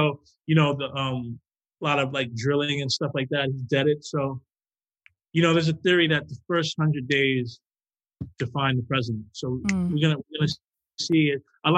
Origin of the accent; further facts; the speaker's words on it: New York, United States; moved away as an adult; I said, yeah, I grew up right on Keysville. I moved out of here like 2007 or 2008. I left New York.